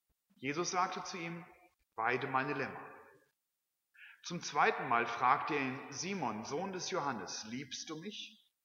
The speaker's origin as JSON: {"language": "German", "region": "North Rhine-Westphalia", "country": "Germany", "tie": "born or raised there", "said": "in meiner Heimat am Niederrhein"}